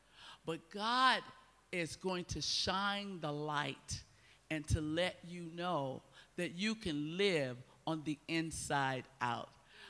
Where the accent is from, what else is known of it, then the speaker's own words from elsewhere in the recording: United States; You know, I'm Black American, Donna's white.